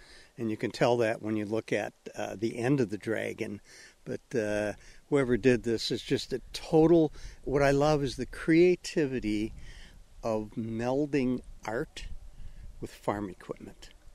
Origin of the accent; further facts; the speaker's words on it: Middleton, Wisconsin, United States; Middleton, Wisconsin.